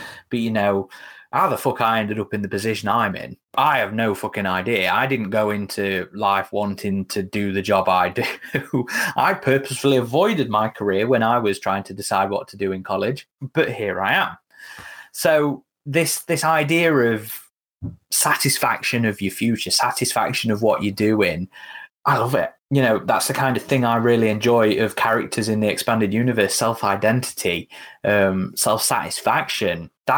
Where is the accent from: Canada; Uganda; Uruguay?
Uruguay; English is a second language; Maybe it's because I'm from Uruguay, and the idea of growing up in a place where you know how far you can get